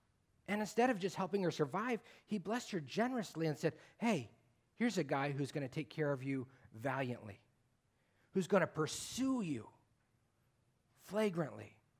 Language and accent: English; Sacramento, California, United States; I grew up in Sacramento. And Folsom Lake is a pretty big lake when there's no drought.